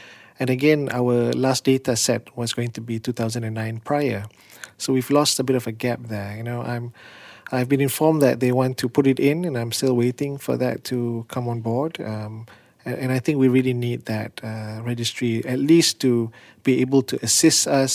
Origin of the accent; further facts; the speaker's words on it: Malaysia; like I'm from Malaysia, and you say that you don't have a suicide problem